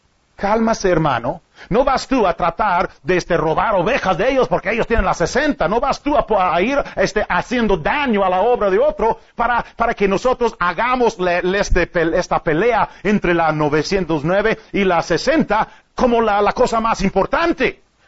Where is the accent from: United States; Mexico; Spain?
United States; Spanish is a second language; Pero yo soy un gringo. Yo no soy mexicano.